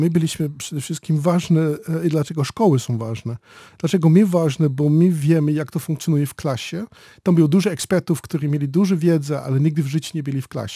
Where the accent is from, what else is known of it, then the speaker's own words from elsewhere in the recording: Netherlands; Polish is a second language; Ja myślę, że ja byłem jako Holender akceptowany